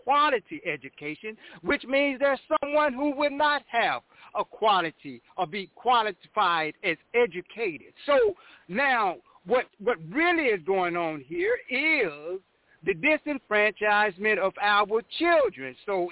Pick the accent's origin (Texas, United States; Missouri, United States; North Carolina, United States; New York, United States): Texas, United States; I'm from Stop 6, just like they came and they said they were going to have an academy at the middle school that I went to, Dunbar middle school